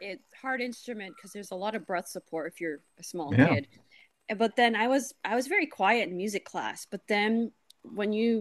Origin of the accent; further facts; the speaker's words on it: New England, United States; I grew up in New England, but I didn't go to a lot of colonial sites.